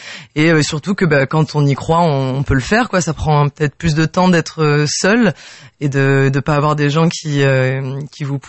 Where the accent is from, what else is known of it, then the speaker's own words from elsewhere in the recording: Hyères, Provence-Alpes-Côte d'Azur, France; Non, je suis de Hyères-les-Palmiers, mais j'ai étudié à Nice aux Beaux-Arts.